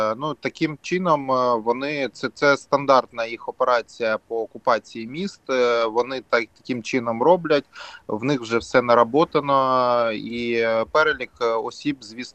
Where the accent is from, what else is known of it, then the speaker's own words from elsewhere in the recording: Enerhodar, Zaporizhzhia Oblast, Ukraine; я народився в Енергодарі, все життя живу в Енергодарі